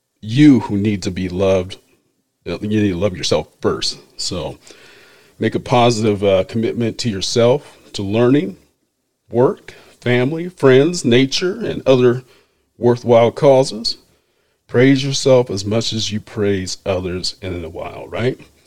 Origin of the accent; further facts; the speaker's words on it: San Francisco, California, United States; peeps in the San Francisco Bay Area. We were just talking about that earlier today, Bay Area. That's my hometown, to the Mission Districts.